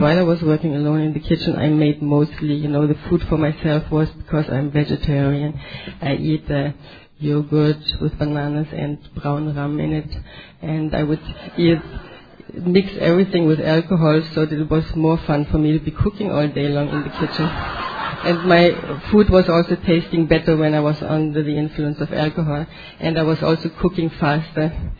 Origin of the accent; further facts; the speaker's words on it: Germany; now in Aruba; I live in Aruba for 16 years now. It was a geographical escape from Germany because they didn't have enough rum in Germany.